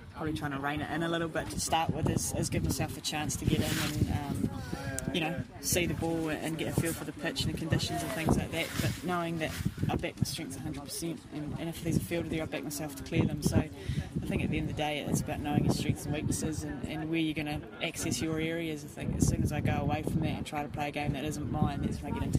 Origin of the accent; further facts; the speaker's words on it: New Zealand; I know I'm not too fussed in the fact that I'm from New Zealand